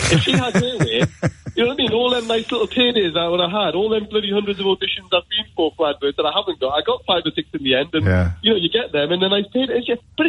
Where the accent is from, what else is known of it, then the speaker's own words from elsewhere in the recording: Newcastle, North East England, United Kingdom; I support England and everything that they do, and I've got this show, you know, I'm from Newcastle, and all my mates would say it too